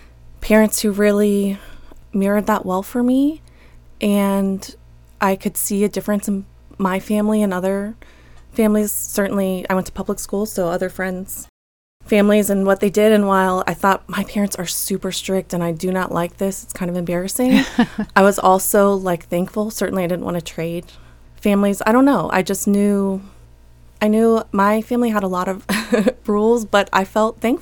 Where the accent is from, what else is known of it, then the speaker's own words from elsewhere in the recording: Blacksburg, Virginia, United States; So I grew up mostly in Blacksburg, Virginia. I grew up in a Christian household. We went to a church called Blacksburg Christian Fellowship.